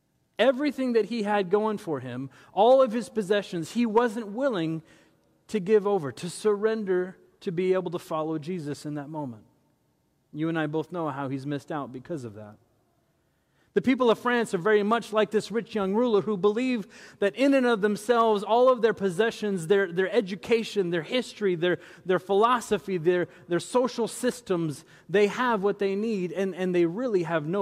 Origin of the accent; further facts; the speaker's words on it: Haiti; I grew up as a missionary's kid. I grew up in Haiti, poorest country in the Western Hemisphere